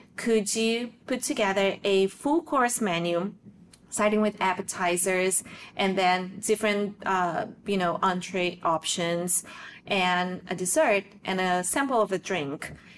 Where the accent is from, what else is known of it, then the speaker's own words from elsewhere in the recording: South Region, Brazil; moved away as an adult; I am an immigrant here, and I was born and raised in Brazil, in the south of Brazil, but my father's family, they're from Japan. So I was from an immigrant family in Brazil, and now I am myself an immigrant here with my family.